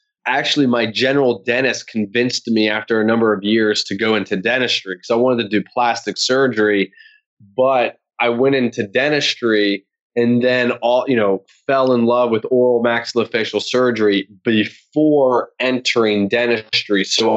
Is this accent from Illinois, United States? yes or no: no; West Virginia, United States; I grew up in West Virginia